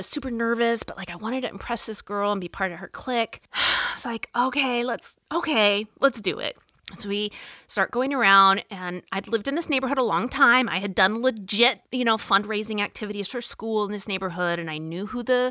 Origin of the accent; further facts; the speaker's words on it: Phoenix, Arizona, United States; So I grew up in Phoenix, Arizona, and lived in a little subdivision, like a little HOA neighborhood.